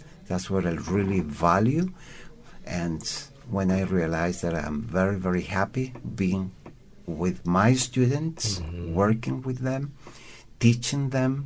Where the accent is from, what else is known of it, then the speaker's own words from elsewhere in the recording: Osorno, Los Lagos, Chile; Yes, I'm from Osorno